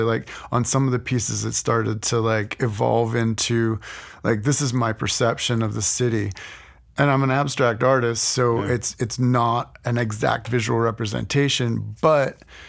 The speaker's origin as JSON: {"language": "English", "town": "Altoona", "region": "Pennsylvania", "country": "United States", "tie": "born or raised there", "lives_now": "Pittsburgh, United States", "said": "I grew up in Altoona, Pennsylvania."}